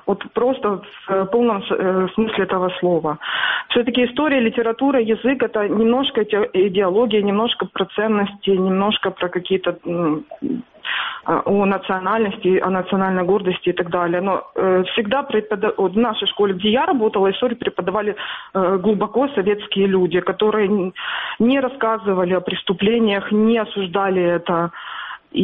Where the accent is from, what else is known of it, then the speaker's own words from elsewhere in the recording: Crimea, Ukraine; я сейчас проживаю на материковой Украине, сама крымчанка